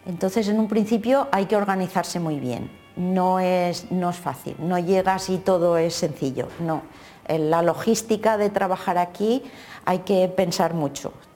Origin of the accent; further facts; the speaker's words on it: Novelda, Valencian Community, Spain; mi abuelo en Novelda, yo soy de Novelda, mi abuelo sí tenía unas viñas, pero de uva de mesa, que es lo típico del Vinalopó.